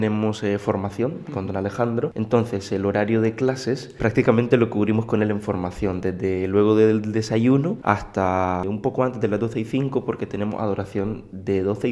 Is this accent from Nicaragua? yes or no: yes; Nicaragua; also born or lived in United States; now in Spain; yo salí de Nicaragua exactamente como hace unos 2 años y medio, que luego me trasladé a Estados Unidos. Y en Nicaragua también estudié Derecho y Psicología.